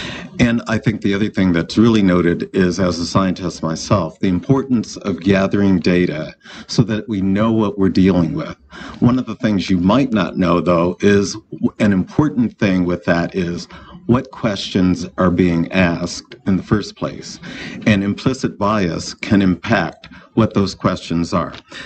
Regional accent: Michigan, United States; also born or lived in the South; I just recently, 5 years ago, returned to my home state of Michigan, because I lived my adult life in the South.

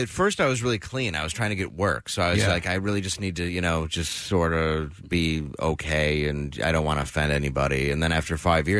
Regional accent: Detroit, Michigan, United States; now in New York, United States; I grew up in Detroit, yeah. Right. I live in Harlem now, which is a very lateral move.

